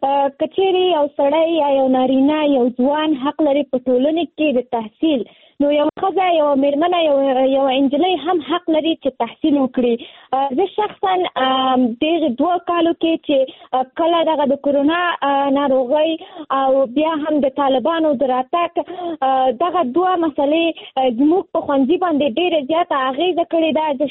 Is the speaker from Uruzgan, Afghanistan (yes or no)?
no; Nangarhar, Afghanistan; now in Kabul, Afghanistan; ما د ننګرهار د ولایت نه فعلاً په کابل کې ژوند کوم